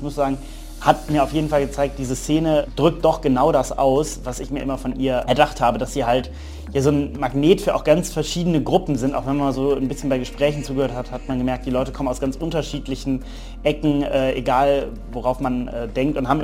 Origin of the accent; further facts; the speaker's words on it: Rhineland, Germany; also auch bei uns im Rheinland, das würde jetzt nicht groß auffallen